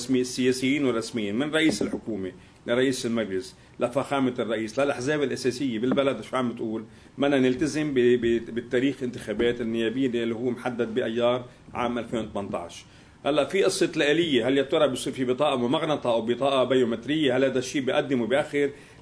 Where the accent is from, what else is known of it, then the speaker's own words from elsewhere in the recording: South Governorate, Lebanon; أنا ابن الجنوب وبعرف أن حزب الله أولاد حزب الله، هني أولاد ضيعتي أولاد الضيعة القريبة لنا